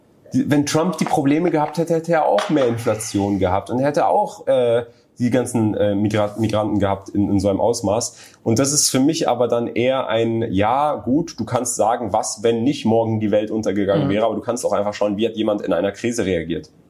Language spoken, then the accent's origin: German; United States; dann muss man sich einfach als Amerikaner, weil wir wählen sowieso nicht, die Frage stellen